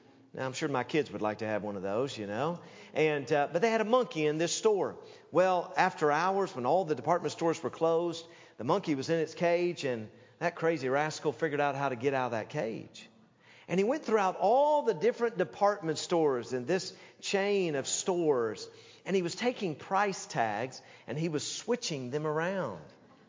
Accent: Knoxville, Tennessee, United States; I grew up in the South and grew up in Knoxville, Tennessee.

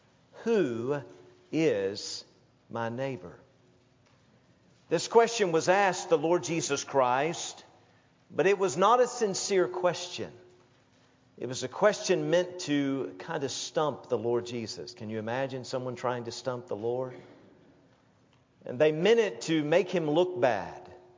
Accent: the South, United States; I grew up in the South, and often people would have phrases that they would use.

